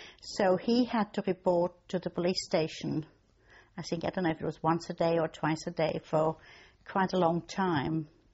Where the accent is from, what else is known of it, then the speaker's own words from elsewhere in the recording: Knittelfeld, Styria, Austria; born there; English is a second language; I was born in Austria, a small place called Knittelfeld in Styria.